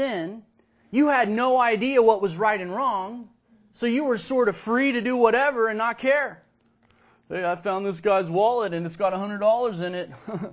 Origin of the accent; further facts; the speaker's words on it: Austin, Texas, United States; when I was young and especially growing up in Austin